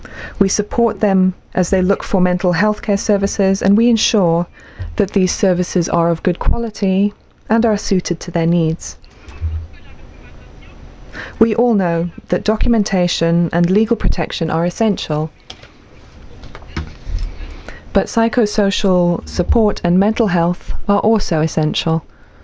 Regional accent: Guinea; now in Germany; I'm a refugee from Guinea. I was an unaccompanied girl in Germany, in Dortmund.

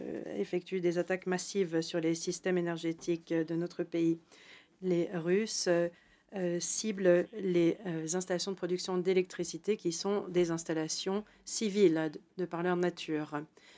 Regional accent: Ukraine; j'interviens en tant qu'Ukrainien.

